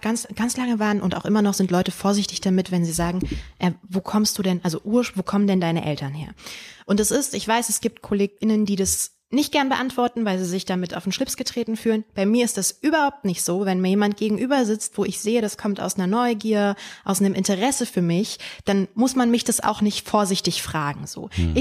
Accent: Berlin, Germany; Und Berlin war und ist meine Heimat.

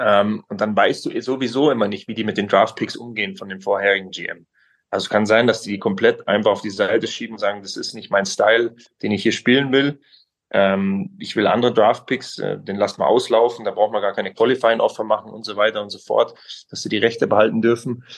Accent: Gelting, Schleswig-Holstein, Germany; also born or lived in Düsseldorf; Also von kleinen Gelting mit 1500 Einwohnern, wo ich aufgewachsen bin, dann erstmal nach Düsseldorf

